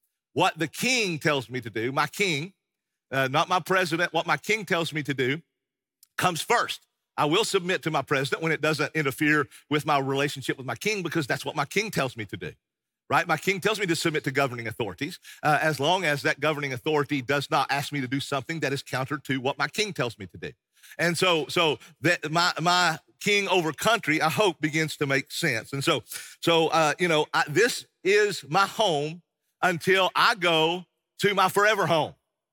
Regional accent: United States; I'm an American. I was born an American, and I love this country.

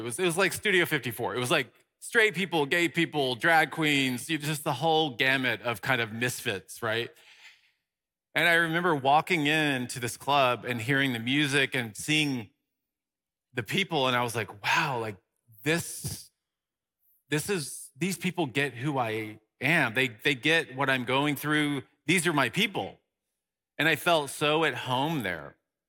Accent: Dallas, Texas, United States; especially back in the day when I grew up in Dallas, Texas, the youngest of eight kids in a Roman Catholic family.

